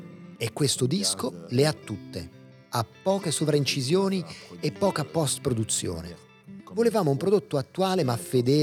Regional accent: Fribourg, Switzerland; Noi siamo di Friburgo, abbiamo una scena molto sviluppata

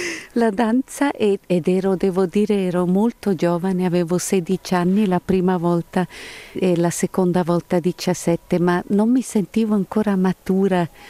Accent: Ticino, Switzerland; Siamo anche cresciuti nelle Cento Valli, proprio vicino alla frontiera con l'Italia, dove non c'è nessuno, proprio né vicini né niente.

